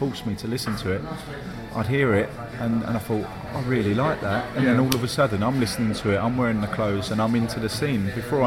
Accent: Crawley, South East England, United Kingdom; I grew up in Costa del Crawley, which is it's in between Brighton. It's a lovely place.

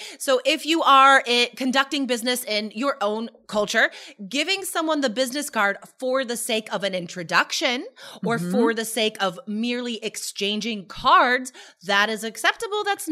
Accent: United States; And I'm like, as an American, that's annoying.

